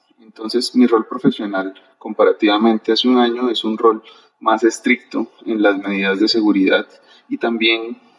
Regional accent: Montería, Córdoba, Colombia; en el sitio de donde yo vengo, donde nace y crece toda mi familia, que es en Montería

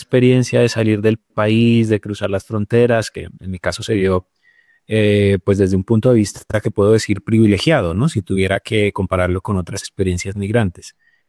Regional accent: Colombia; moved away as an adult; now in Spain; yo soy un migrante colombiano en España desde hace 15 años y en 2008 cuando llegué a España

